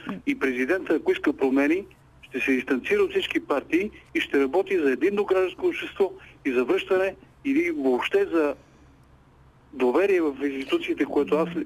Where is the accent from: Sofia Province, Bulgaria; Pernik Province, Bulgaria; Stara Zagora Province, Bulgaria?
Sofia Province, Bulgaria; Pirdop; съм от Пирдоп